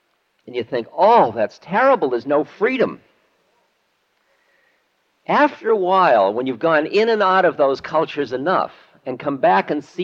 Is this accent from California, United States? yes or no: no; Boston, Massachusetts, United States; When I was growing up in Boston, there were the blue laws.